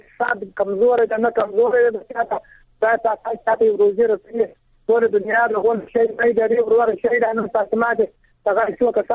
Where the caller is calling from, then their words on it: Surkh Rod, Nangarhar, Afghanistan; زه په ننګرهار کې ما يم د ستګرم ولسوالۍ.